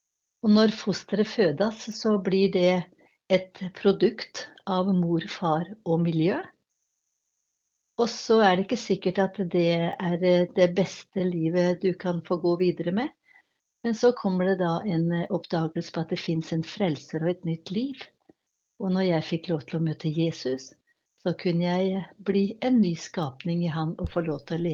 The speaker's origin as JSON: {"language": "Norwegian", "region": "Innlandet", "country": "Norway", "moved": "yes", "lives_now": "Larvik, Norway", "said": "Nei, jeg er ikke sunnmøring. Jeg har vokst opp med … så jeg er hedmarking. Så, men det er mange år siden jeg bodde på Hedmarken. I dag så bor jeg i Larvik, gift der og har vært bodd i Larvik siden 1972"}